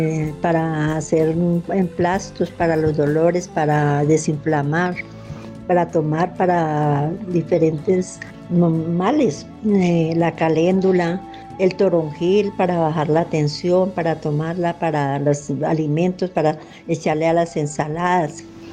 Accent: Anzoátegui, Tolima, Colombia; born there; also born or lived in Ibagué; Nací en el Tolima, en Anzoátegui, Tolima. Luego estudié en Ibagué, vivía con mis abuelitos, con mi madre, con mis padres.

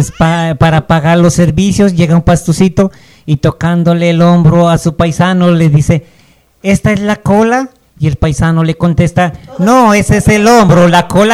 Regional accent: Iles, Nariño, Colombia; Iles, ala, yo vengo de Iles.

